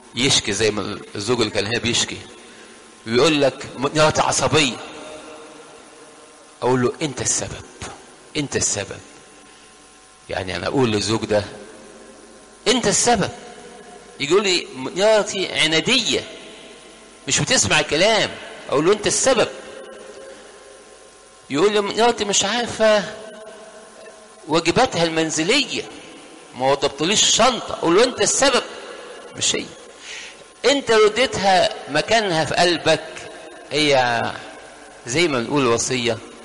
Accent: Egypt; في قلق عندنا احنا كمصريين هنا، خايف للست تمشي البيت

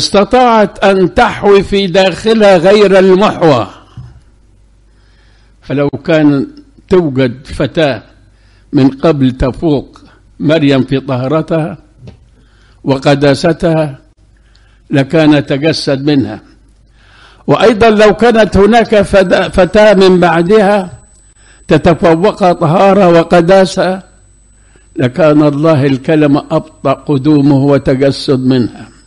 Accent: Egypt; ونحن كمصريين نحب العذراء

